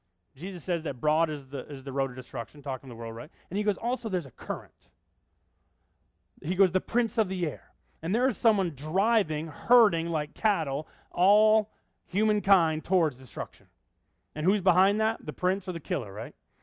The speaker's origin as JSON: {"language": "English", "region": "Maine", "country": "United States", "tie": "born or raised there", "said": "Growing up in Maine, I love fishing."}